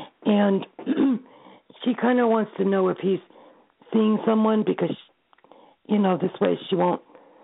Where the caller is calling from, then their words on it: Connecticut, United States; Connecticut.